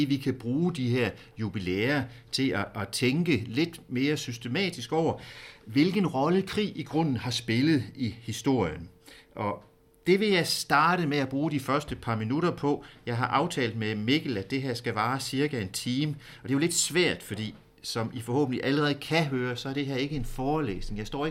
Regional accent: Jutland, Denmark; Som I kan høre, så er jeg ikke fra den her del af landet. Jeg er fra Jylland og har læst i Aarhus og i Firenze.

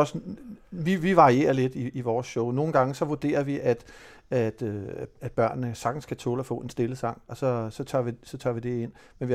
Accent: Hundested, Capital Region of Denmark, Denmark; Jeg kommer selv fra Hundested oprindeligt, som er sådan en rigtig fiskerby, hvor der godt kan være en ret rå tone

